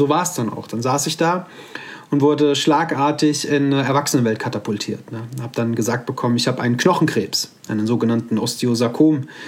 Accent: Hesse, Germany; Ich bin mittlerweile 33 Jahre alt. Ich komme aus dem Kreis Offenbach am Main, in der Nähe von Frankfurt am Main.

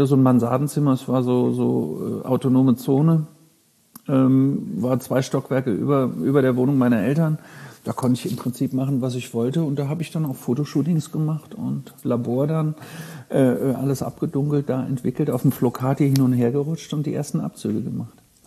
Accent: Frankfurt, Hesse, Germany; Ich komme ja aus Frankfurt ehemals.

